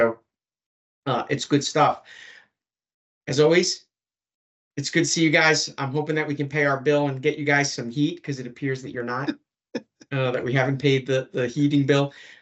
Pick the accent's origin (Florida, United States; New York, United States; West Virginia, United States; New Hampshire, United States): New York, United States; Bronx; And I'm assuming that you're talking about some youthful experience I had growing up in the Bronx with a stop and frisk from the local police.